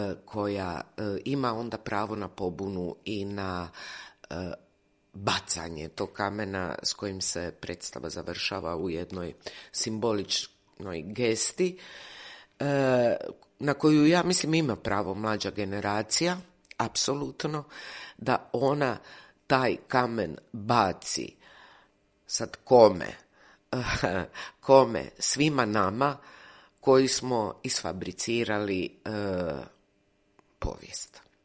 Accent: Dubrovnik, Dubrovnik-Neretva County, Croatia; ja sam naravno dijete koje je rođeno u Jugoslaviji, rodom sam iz Dubrovnika

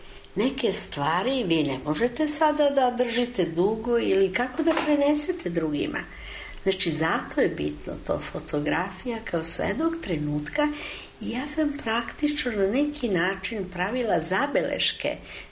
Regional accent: Belgrade, Serbia; Rođena sam u Beogradu i naravno posebno mi je drag svaki deo grada, ali najviše centar, jer tu sam najviše živela.

